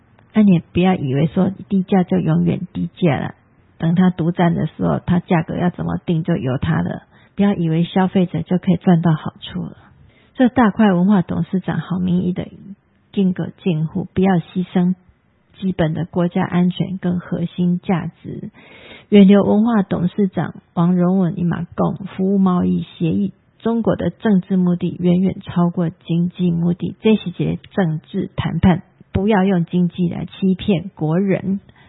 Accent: Taiwan

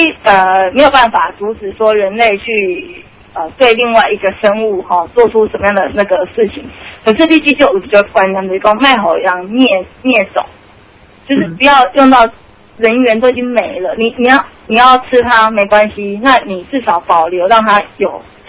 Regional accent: Taiwan; 那我们台湾人应该感到很骄傲，因为咱的人，咱的祖先，包括咱今嘛孕育出来的人都很优秀

